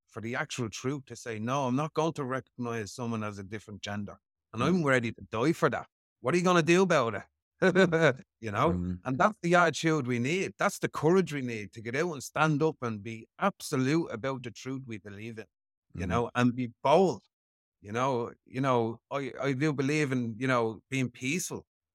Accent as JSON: {"language": "English", "country": "Ireland", "said": "I'm just an Irishman trying to sort my country out."}